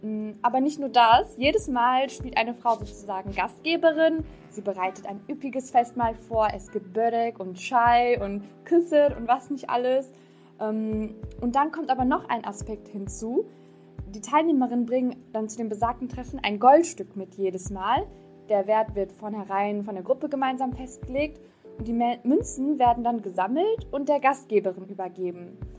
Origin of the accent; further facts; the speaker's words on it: Turkey; Wenn ich zum Beispiel an meine Heimat Türkei denke